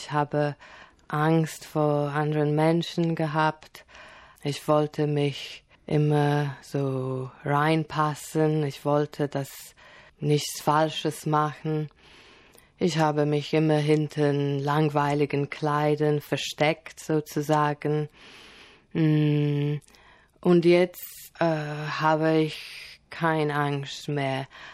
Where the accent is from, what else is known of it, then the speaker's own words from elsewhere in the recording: Nigeria; Ja, also ich bin in Nigeria aufgewachsen und es war eine sehr tolle Zeit und ich habe sehr schöne Erinnerungen.